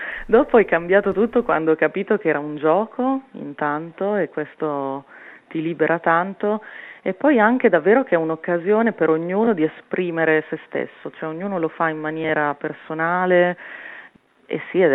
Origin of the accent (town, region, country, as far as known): Emilia-Romagna, Italy; born there